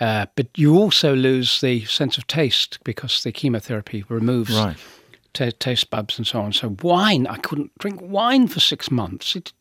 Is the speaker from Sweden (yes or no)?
no; London, United Kingdom; I grew up in London